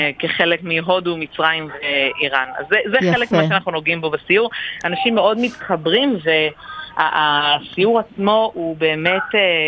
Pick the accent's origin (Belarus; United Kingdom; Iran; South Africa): Iran; אני איראנית